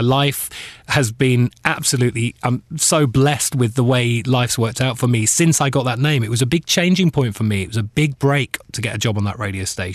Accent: Leeds, Yorkshire and the Humber, United Kingdom; I grew up in Leeds, which is a town in the north of England.

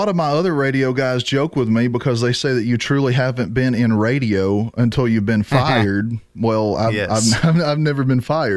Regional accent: Trenton, Georgia, United States; I'm not from Chattanooga. I'm from a little town just south of Chattanooga. If you're going towards Nashville from Chattanooga, it's called Trenton, Georgia.

